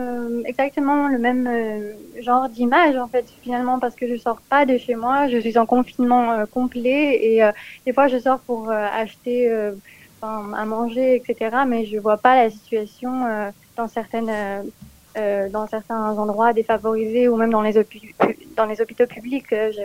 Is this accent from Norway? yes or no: no; France; now in Kolkata, India; moi je suis une Française, j'ai 26 ans, j'habite à Calcutta, ça fait déjà 2 ans.